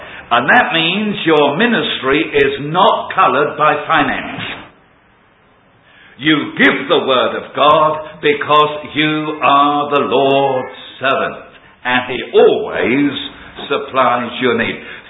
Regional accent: London, United Kingdom; being a Cockney, and I was born in the East End of London

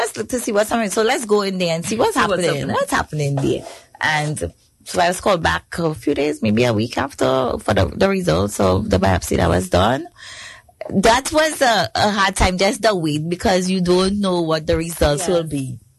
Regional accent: Trinidad & Tobago; born there; now in Saint Lucia; But since I am of Trinidadian birth

